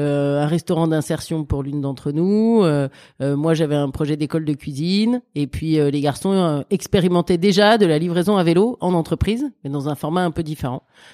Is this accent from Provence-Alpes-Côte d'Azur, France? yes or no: no; Paris, Île-de-France, France; je suis parisienne, maman de 2 enfants